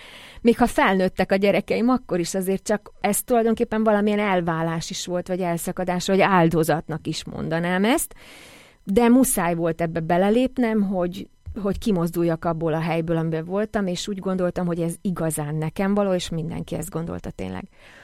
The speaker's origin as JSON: {"language": "Hungarian", "region": "Upper Hungary", "country": "Slovakia", "said": "hitoktatóként, és hajnalvándorosként, és felvidékiként abszolút beleillettem ebbe a közegbe"}